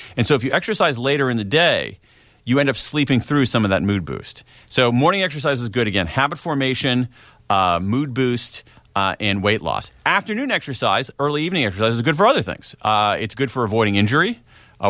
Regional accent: Columbus, Ohio, United States; I grew up in Columbus, Ohio.

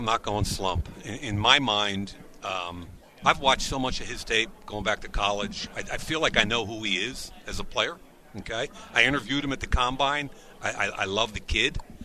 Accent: Philadelphia, Pennsylvania, United States; You know where I grew up? I grew up in Overbrook in West Philadelphia.

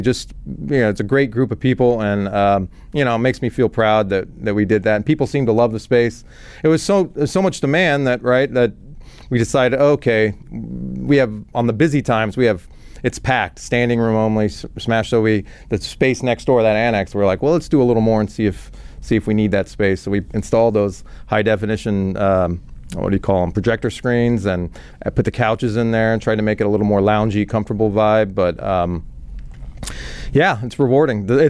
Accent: Dallas, Texas, United States; I grew up in Dallas, so it does pain me to yell "

